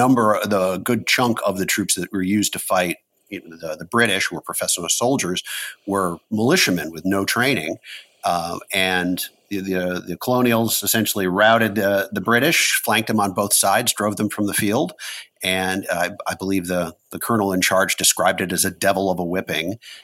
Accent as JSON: {"language": "English", "town": "Knoxville", "region": "Tennessee", "country": "United States", "tie": "born or raised there", "said": "I claim Knoxville, Tennessee is my hometown, but I'm currently living outside of Washington, D.C."}